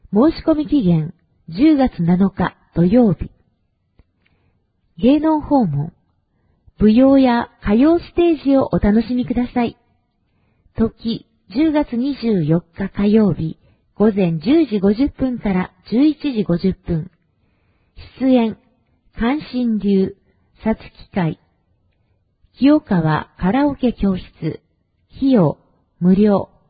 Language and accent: Japanese; Texas, United States; Japanese is a second language; 私のふるさと、アメリカのテキサスでは、楽しくて特別なイベントがたくさんあります。多くの馬と広い土地に囲まれているため、乗馬が盛んです。